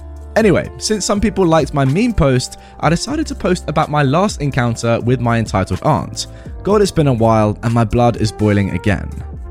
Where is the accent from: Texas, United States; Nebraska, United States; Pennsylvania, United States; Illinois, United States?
Texas, United States; Now, I'm a Texan-raised, military family-grown.